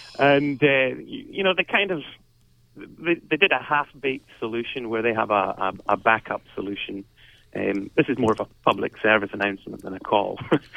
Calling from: Willoughby, Ohio, United States; I'm calling from Willoughby, Ohio.

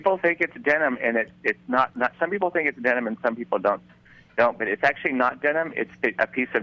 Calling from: Queens, New York, United States; I'm calling from Queens.

